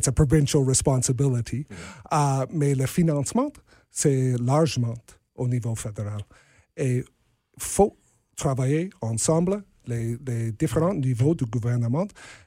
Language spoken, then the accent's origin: French; Saskatchewan, Canada; now in Winnipeg, Canada; J'ai grandi dans la Saskatchewan, évidemment, mais j'ai déménagé à Winnipeg en 2008.